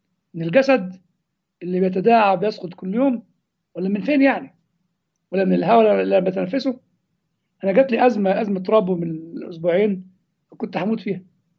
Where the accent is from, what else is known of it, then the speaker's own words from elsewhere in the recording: Egypt; قطر درجة ثالثة في السبنس عندنا في مصر